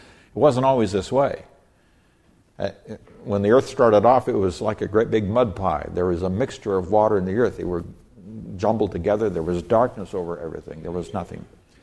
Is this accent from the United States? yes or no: no; Nigeria; 120 years ago, where I grew up in Nigeria, West Africa, was known as the white man's graveyard.